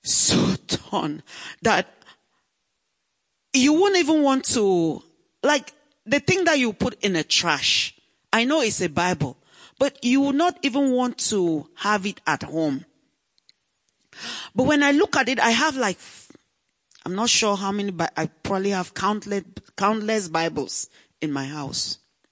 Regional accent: Cameroon; also born or lived in Nigeria; I'm from Cameroon. I was born and raised in Cameroon, and I also went to school. My undergraduate education and part of my graduate education was done in Nigeria.

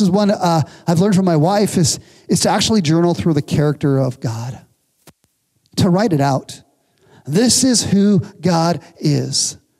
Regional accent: the South, United States; And as I began wrestling, because I'm from the South, as I began wrestling with my own struggles, my own depression

